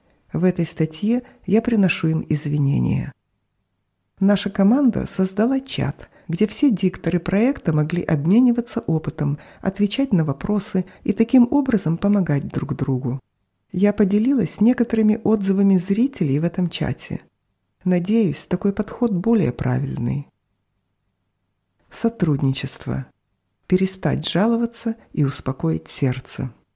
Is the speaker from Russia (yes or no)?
no; Hong Kong; now in Toronto, Canada; Я родилась и выросла в Гонконге, а позже переехала жить в Канаду, в город Торонто.